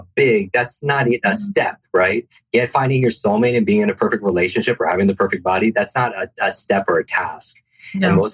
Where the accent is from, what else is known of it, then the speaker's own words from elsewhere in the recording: Northeast, United States; And I grew up in the Northeast. I hate the cold so much, I can't even tell you.